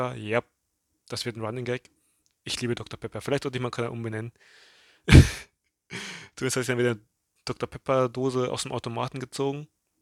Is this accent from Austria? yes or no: no; Thailand; German is a second language; now in Germany; Ich als Thailänder